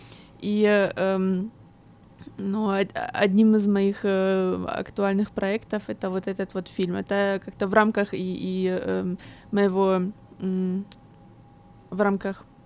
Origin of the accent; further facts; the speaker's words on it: Ukraine; also born or lived in Russia; now in Germany; Я сама из Украины, жила и в России, и в Украине. Сейчас уже 16 лет.